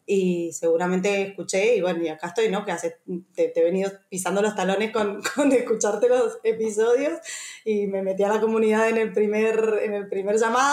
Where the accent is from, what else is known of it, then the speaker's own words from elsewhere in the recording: Mendoza, Argentina; now in Ibiza, Spain; soy mendocina, soy arquitecta también y vengo a Ibiza por temporada desde hace 5 años más o menos y este año decidí quedarme